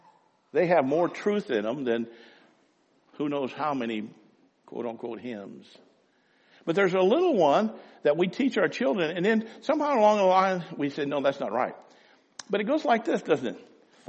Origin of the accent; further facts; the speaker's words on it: Ireland; part of the green business is I'm Irish, I'm Catholic Irish, and they wore it because of persecution, you know.